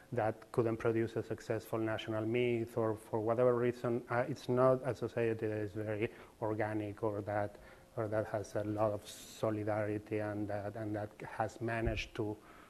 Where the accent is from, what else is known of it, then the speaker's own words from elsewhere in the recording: Rosario, Santa Fe, Argentina; English is a second language; And I am not from Buenos Aires. I'm from Rosario.